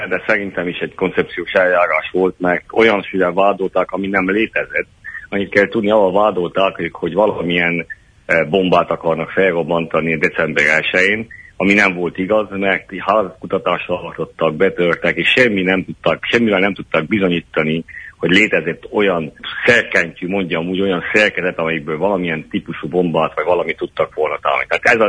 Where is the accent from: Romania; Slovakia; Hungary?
Romania; Transylvania; székelyek vagyunk, pedig székelyek vagyunk, és leszünk is voltunk, és egyúttal erdélyi magyarok.